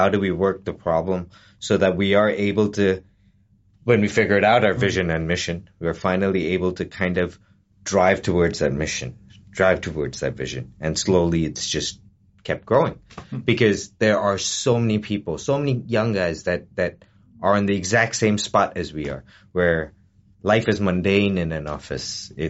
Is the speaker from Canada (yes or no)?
no; Jamshedpur, Jharkhand, India; I come from Jamshedpur, India, and I've just learned that it's not really a city everyone hears every now and then. So, I come from Jamshedpur.